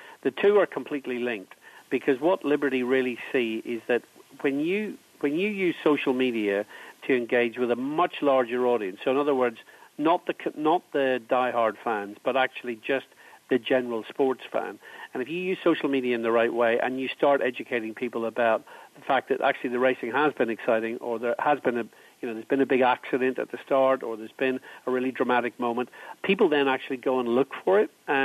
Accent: Ireland; I come from Ireland, as I said earlier

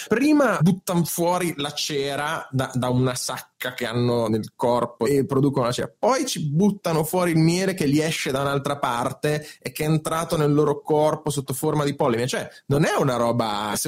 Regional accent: Marche, Italy; Io poi sono marchigiano

